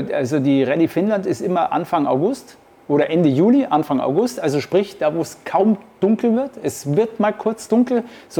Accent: Munich, Bavaria, Germany; born there; ich bin eigentlich als gebürtiger Münchner

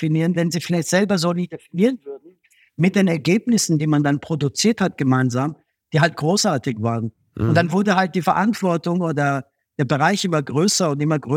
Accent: Austria; als Österreicher ist man ja auch immer, man ist ein bisschen gewichter wie die Deutschen und die Franzosen, weil wir so ein kleines Land sind

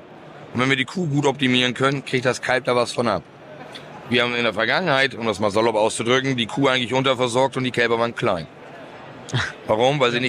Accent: Germany; Also ich komme aus dem Hamburger Speckgürtel.

